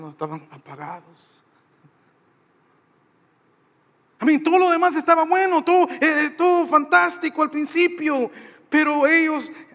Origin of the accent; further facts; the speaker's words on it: Basque Country, Spain; como nosotros vascos somos hispanos, latinos, que nos gusta abrazar a la gente y toda la alegría, así somos nosotros.